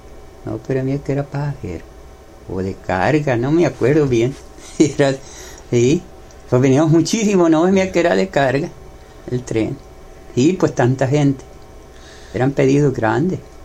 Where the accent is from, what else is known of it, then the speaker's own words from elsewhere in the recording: Acaponeta, Nayarit, Mexico; born there; Porque yo fui nacido en la Caponeta